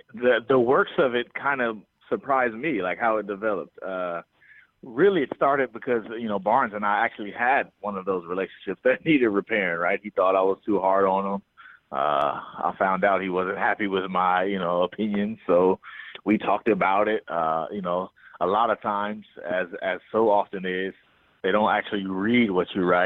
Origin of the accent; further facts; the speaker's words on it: Oakland, California, United States; They know I'm from Oakland, but nobody has really cared enough to say, where in Oakland are you from, and what was your upbringing?